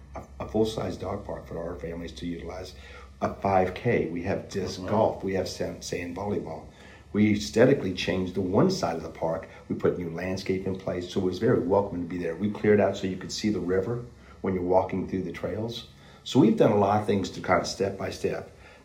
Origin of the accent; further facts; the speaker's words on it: Fort Knox, Kentucky, United States; I grew up in the Fort Knox area. My dad was in the military. You know, we traveled a lot up until I was 8 years old. And we stationed in Fort Knox.